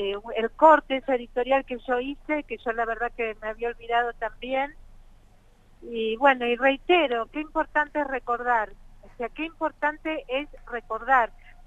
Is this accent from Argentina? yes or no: yes; Argentina; me hieren como argentina